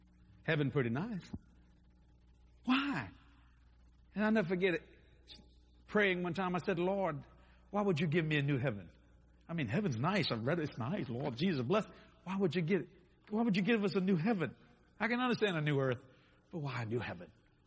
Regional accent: Louisiana, United States; I'm a Frenchman. Well, I'm a Cajun. We don't know what we are, to tell you the truth. We got black people in our family, white people in our family, Hispanic people in our family.

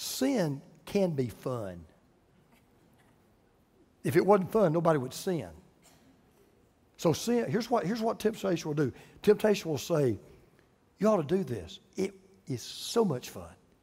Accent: the South, United States; I'm from the South, no fried foods, no sweets.

